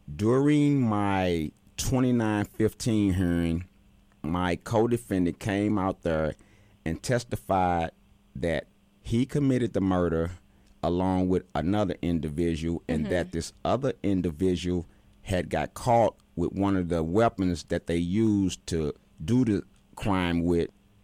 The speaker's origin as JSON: {"language": "English", "town": "St. Louis", "region": "Missouri", "country": "United States", "said": "Well, I'm from St. Louis, but the case happened in Mobley."}